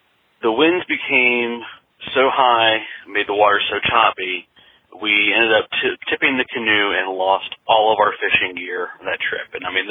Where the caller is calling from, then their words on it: Virginia, United States; I'm calling from the Shenandoah Valley in Virginia.